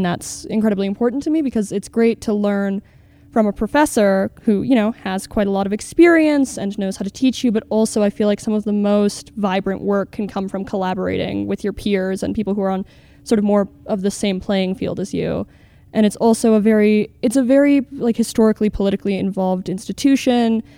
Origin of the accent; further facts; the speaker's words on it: Taos, New Mexico, United States; I am 18 years old, born and raised in Taos. I live in Ranchos.